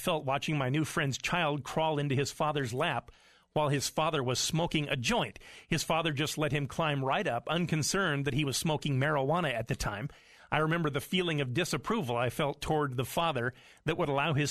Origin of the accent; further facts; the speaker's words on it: Boise, Idaho, United States; I was just meeting other cannabis consumers in my hometown of Boise, Idaho